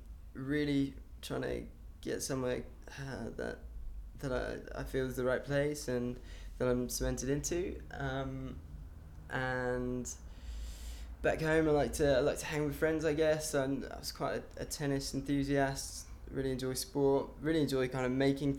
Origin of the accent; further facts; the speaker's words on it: Bury St Edmunds, East of England, United Kingdom; We've pretty much born and bred in Bury St Edmunds, and I've loved it. I've had a great, really privileged upbringing. We became Christians I became Christian when I was a teenager.